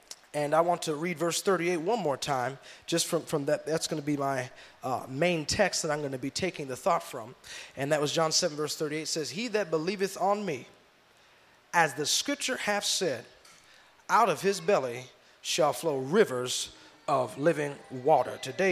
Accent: Benton Harbor, Michigan, United States; I looked at a dealership that was local in my hometown back in Benton Harbor, Michigan.

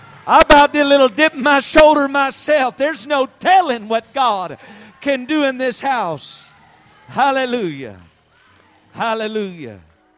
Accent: Iowa, United States; That's a little bit of Iowanese. I'm from Iowa, so that's how we talk.

